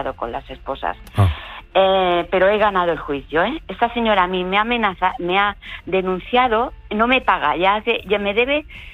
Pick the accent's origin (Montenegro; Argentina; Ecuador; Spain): Spain; Málaga, Andalusia; now in Barcelona, Spain; Soy de Málaga.